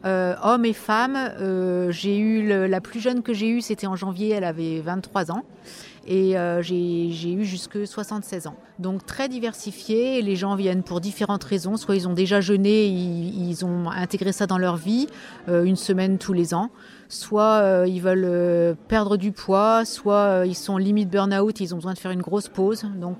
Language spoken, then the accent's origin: French; Coucy-le-Château, Hauts-de-France, France; moved away as an adult; j'ai choisi d'installer ce centre de jeûne à Coucy-le-Château parce que c'est mon village natal où j'ai vécu de un an jusqu'au bac, en fait.